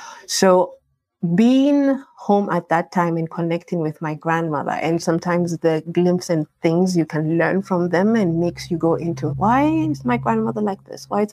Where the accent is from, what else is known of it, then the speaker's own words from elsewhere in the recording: Nairobi, Kenya; because I have been born and raised in Nairobi. And my dad comes from Western Kenya. My mother also comes from Western Kenya. My dad comes from Kakamega. My mom comes from Kitale.